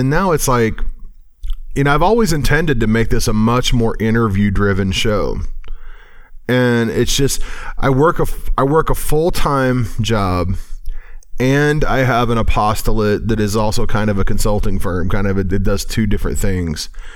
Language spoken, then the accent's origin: English; Cape Girardeau, Missouri, United States; also born or lived in California; I'm from Rush Limbaugh's hometown. At least my family, my mom's family, is from down there, and I've lived in Cape Girardeau for quite a long time.